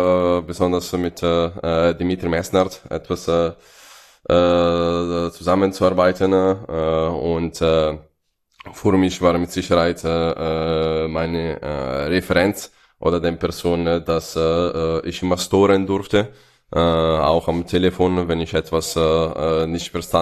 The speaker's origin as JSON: {"language": "German", "region": "Lombardy", "country": "Italy", "also_born_or_lived": "United Kingdom", "second_language": "German", "said": "dass etwas wie eine Weinregion in der Nähe, wo nach meiner Heimat in Italien sein würde."}